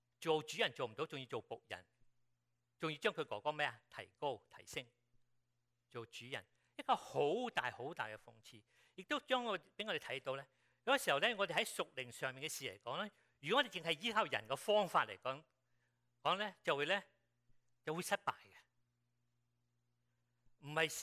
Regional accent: Guangdong, China; 好像我们广东人讲两个字，多余，多余，完全是多余

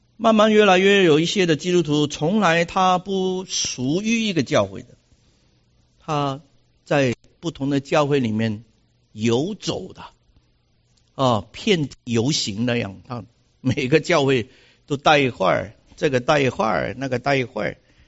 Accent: China; 所以我们中国人很明白这个道理，老外常常都不明白

